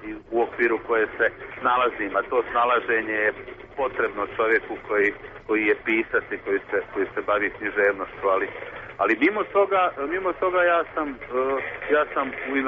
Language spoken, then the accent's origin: Bosnian; Sarajevo, Federation of Bosnia and Herzegovina, Bosnia & Herzegovina; moved away; ja sam odlaskom iz Sarajeva zapravo manje više izgubio mjesto koje bi mogao uopće nazvati domom